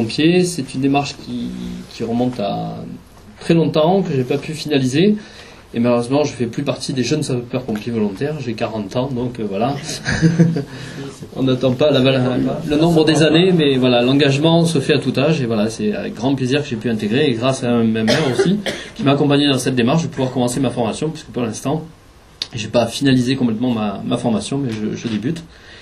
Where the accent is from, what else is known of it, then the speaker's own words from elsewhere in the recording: Bordeaux, Nouvelle-Aquitaine, France; sachant que je suis un transfuge de notre département, puisque je viens de Bordeaux, et qu'il y a 9 mois que je suis arrivé dans le département